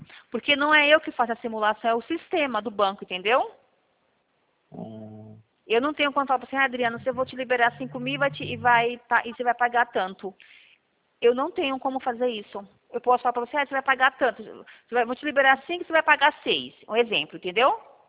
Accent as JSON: {"language": "Portuguese", "town": "São Carlos", "region": "São Paulo", "country": "Brazil", "said": "Eu sou aqui de São Carlos, né?"}